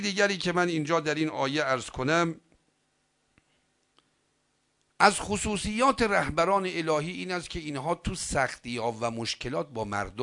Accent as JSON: {"language": "Persian", "country": "Iran", "said": "برگردیم بیایم ایران، ما که ایرانی هستیم"}